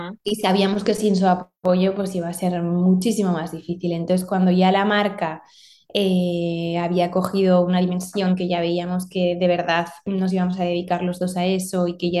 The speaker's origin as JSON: {"language": "Spanish", "town": "Zaragoza", "region": "Aragon", "country": "Spain", "also_born_or_lived": "Barcelona", "said": "Sí, a ver, realmente nosotros estábamos viviendo en Barcelona. Somos de Zaragoza, pero cuando nació la marca estábamos viviendo en Barcelona, pues por temas laborales de nuestros anteriores trabajos estábamos viviendo en Barcelona."}